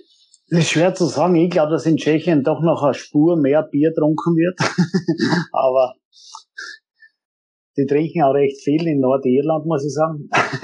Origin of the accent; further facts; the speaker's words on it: Styria, Austria; Ich bin ja daheim, gleich am Österreichring aufgewachsen